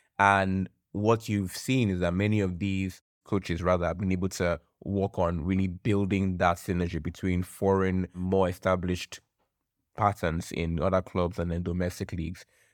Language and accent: English; Nigeria; So I'm Nigerian, but I can also sympathize